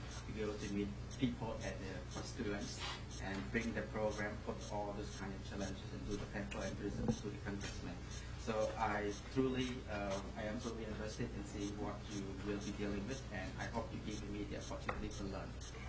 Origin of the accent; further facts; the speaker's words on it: Cambodia; English is a second language; I am from Cambodia, and back home I serve a deputy director research for international affairs.